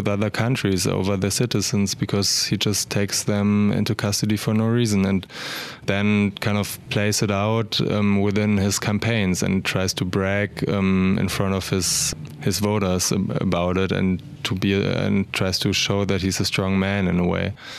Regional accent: Hamburg, Germany; fellow Turkish-German citizens in my hometown in Hamburg

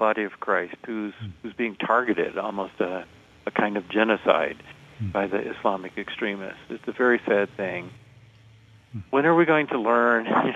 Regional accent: the South, United States; I grew up in the South, and in my church, it had a lot of things wrong with it.

